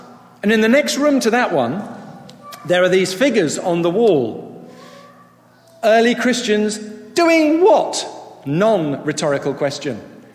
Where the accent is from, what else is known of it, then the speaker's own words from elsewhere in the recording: Sevenoaks, South East England, United Kingdom; But let me start in Kent. I was brought up in Sevenoaks in Kent